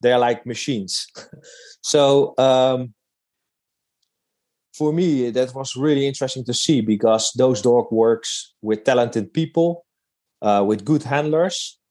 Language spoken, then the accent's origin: English; Netherlands; English is a second language; I am from Holland.